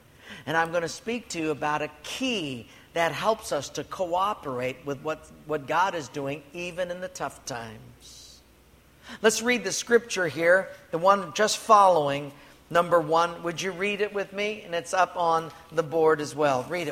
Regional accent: Honolulu, Hawaii, United States; And I'm a boy from Palolo Valley

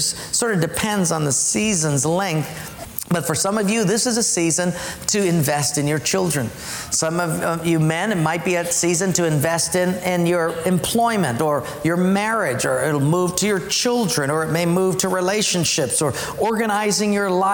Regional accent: Palolo, Hawaii, United States; But I didn't know that. I'm from Palolo, right?

